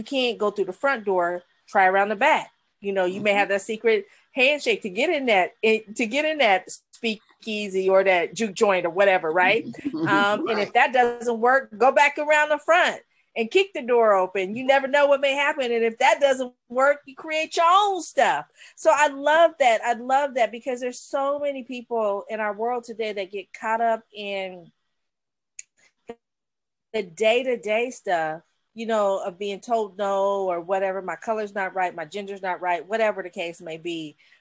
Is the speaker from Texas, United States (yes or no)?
no; California, United States; South, people think of us Californians as quite different.